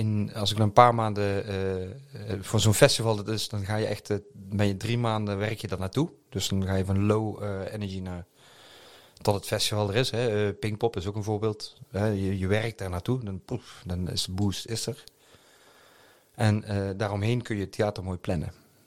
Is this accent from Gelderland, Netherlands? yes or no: no; Valkenburg, Limburg, Netherlands; also born or lived in Eindhoven; Ik ben wel opgegroeid hier in Valkenburg en omgeving. Geboren in Brabant, Eindhoven. Maar gestudeerd in Nijmegen